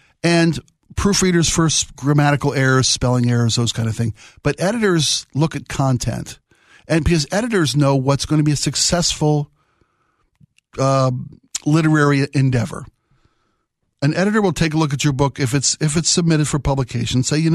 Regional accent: Mid-Atlantic, United States; I was born and raised in the Mid-Atlantic where lacrosse is the spring sport, not baseball.

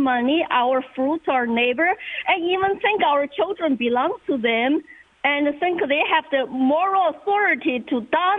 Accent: China; now in United States; I grew up in China.

